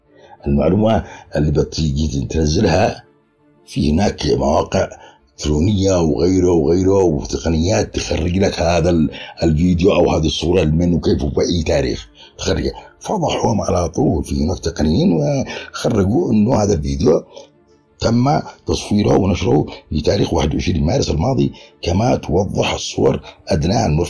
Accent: Yemen; وقلت أنا كيمني من حقي

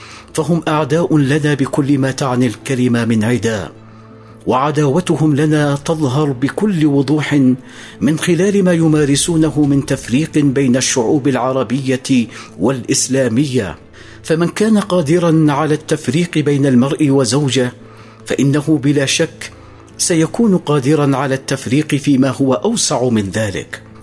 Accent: Yemen; والعدوان على بلادنا اليمن

